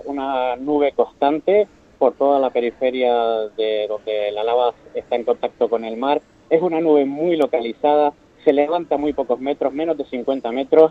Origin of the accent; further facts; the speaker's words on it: Canary Islands, Spain; como canarios también que somos